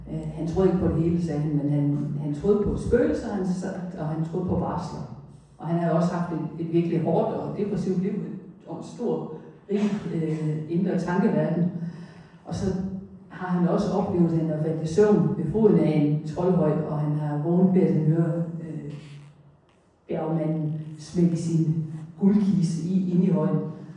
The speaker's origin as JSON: {"language": "Danish", "town": "Haderslev", "region": "Region of Southern Denmark", "country": "Denmark", "tie": "born or raised there", "said": "Jamen, det har været som barn hjemme i Lunding med Haderslev"}